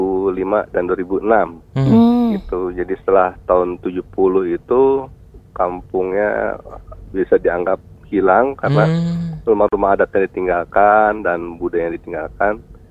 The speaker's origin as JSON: {"language": "Indonesian", "town": "Cimande", "region": "West Java", "country": "Indonesia", "tie": "born or raised there", "said": "saya revitalisasi pencaksilat yang di Cimande di kampung saya."}